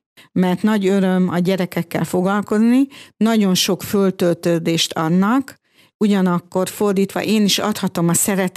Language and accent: Hungarian; Kiskunhalas, Bács-Kiskun, Hungary; Én Kiskunhalason születtem, ide jártam a középiskolába, a Szilárd Áron gimnáziumba